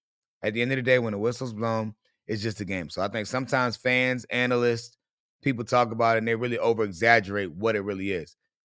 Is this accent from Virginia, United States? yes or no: yes; Virginia, United States; I'm from Virginia. And all my family, my whole life, all I hear is these Cowboys fans and these Washington fans just chirping and bragging all the time.